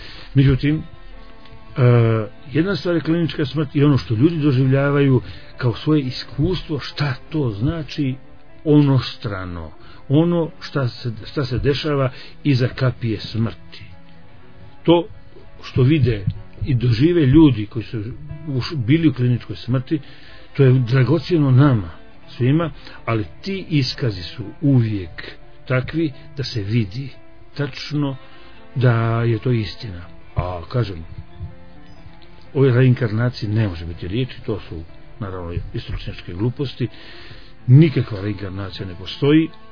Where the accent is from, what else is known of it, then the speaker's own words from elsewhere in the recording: Montenegro; Ja sam Srbin, ali sam uvijek, ja nisam Srbijanac, ja nisam Bosanac, ja nisam Hercegovac, ja sam Crnogorac.